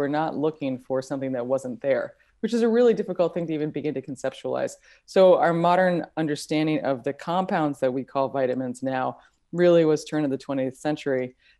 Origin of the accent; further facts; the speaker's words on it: United States; vitamins, I'm American, I can't help myself.